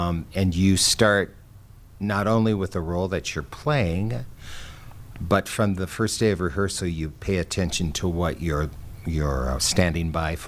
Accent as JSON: {"language": "English", "region": "South Dakota", "country": "United States", "said": "sometimes we think, oh, we're from South Dakota or we're not in a non-New York theater, that it isn't good enough"}